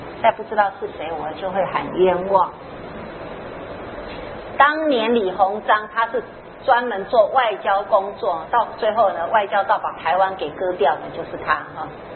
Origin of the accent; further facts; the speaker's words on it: China; 其实祖师大德说，我们中国人杀生太厉害，什么都吃